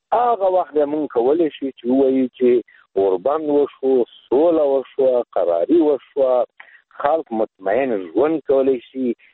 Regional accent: Afghanistan; مونږ افغانان یو،

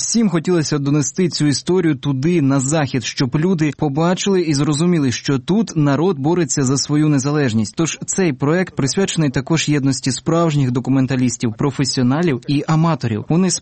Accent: Israel; Ukrainian is a second language; now in Russia; Я народився в Росії, виріс в Ізраїлі, вже понад 15 років живу в Росії

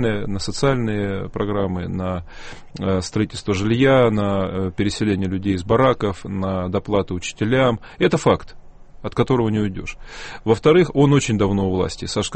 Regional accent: Altai Krai, Russia; У меня много друзей в Кузбассе, я же сам с Алтая, мы земляки, соседи.

